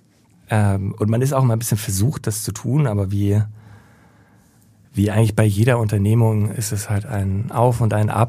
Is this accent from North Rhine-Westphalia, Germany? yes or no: no; Schenefeld, Schleswig-Holstein, Germany; Ich komme in der Tat aus Hamburg, zumindest bilde ich mir das ein, weil ich bin aufgewachsen in Schenefeld. Das ist ja, eigentlich gehört es ja noch zu Hamburg. Zumindest hatten wir eine 040-Vorwahl und eine 2000er Postleitzahl.